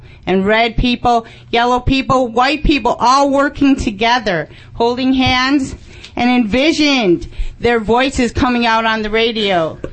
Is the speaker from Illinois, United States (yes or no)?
yes; Chicago, Illinois, United States; I love New York. I'm from Chicago, but I love New York.